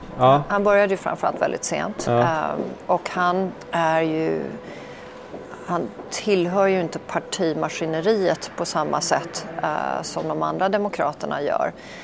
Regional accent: Stockholm, Stockholm County, Sweden; also born or lived in Norway / Copenhagen; Och så flyttade till Stockholm när jag var liten och det var härligt.

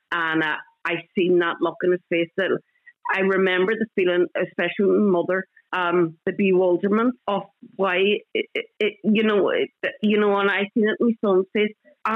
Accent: County Donegal, Ireland; English is a second language; You probably gathered from my accent, I'm from Donegal, and my greatest trick with my kids was I would speak Gaelic to them

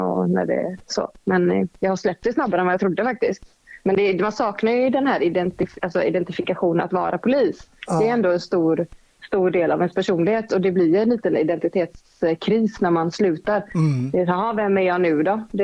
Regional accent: Gothenburg, Västra Götaland County, Sweden; jag spelade mycket för att jag var från Göteborg

